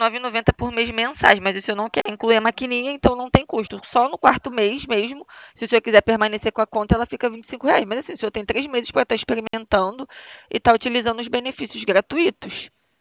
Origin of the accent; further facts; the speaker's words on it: Rio de Janeiro, Brazil; Eu sou do Rio de Janeiro.